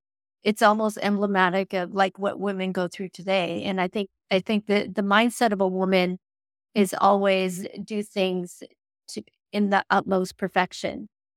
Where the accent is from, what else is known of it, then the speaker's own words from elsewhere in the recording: Canada; And this is me talking as a Canadian.